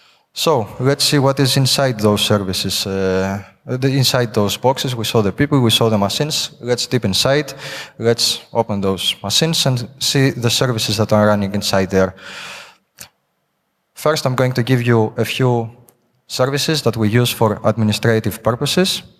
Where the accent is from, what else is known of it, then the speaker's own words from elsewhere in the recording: Greece; now in Prague, Czech Republic; I'm from Greece initially, but I live in Prague the past 5.5 years.